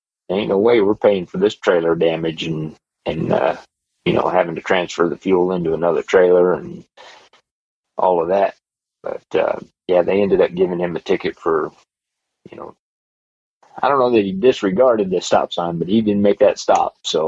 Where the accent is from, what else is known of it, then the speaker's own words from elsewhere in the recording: Peru, Indiana, United States; I was running out of Peru, Indiana, which is actually my hometown